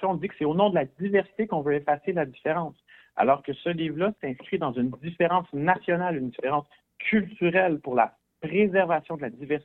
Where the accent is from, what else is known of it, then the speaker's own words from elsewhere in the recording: Quebec, Canada; en tant que Québécois, quand on lit ça, quand on regarde les données, on se dit, mais c'est vrai qu'on est le même au Québec